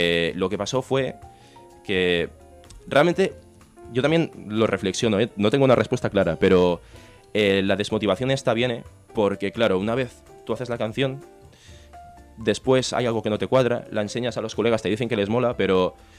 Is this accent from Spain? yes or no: yes; Reus, Catalonia, Spain; born there; nací en Reus, tal.